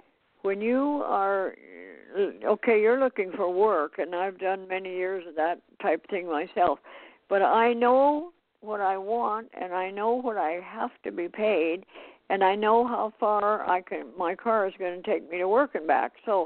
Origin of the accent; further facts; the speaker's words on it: Montana, United States; born there; Well, you know, I was born in Montana, and I had to drive in the snow and ice and all that good stuff, and I moved to California.